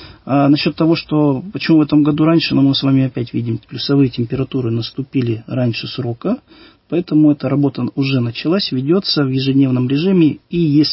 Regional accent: Irkutsk, Irkutsk Oblast, Russia; я иркутянин

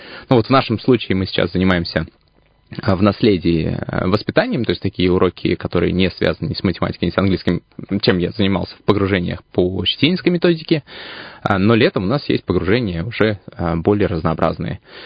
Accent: Kazan, Tatarstan, Russia; Я из Татарстана, из города. Родился я в городе Казань. Родители у меня военные. Нас штормило по стране, как и всех военных в те времена, от одного города в другой, и в Иркутске я сел в возрасте 8 лет. С 8 лет живу в Иркутске

